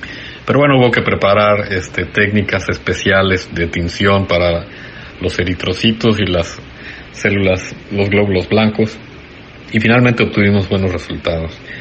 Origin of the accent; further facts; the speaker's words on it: Mexico; moved away as an adult; Vine desde México a trabajar aquí, entonces quiero desenvolverme, ¿no?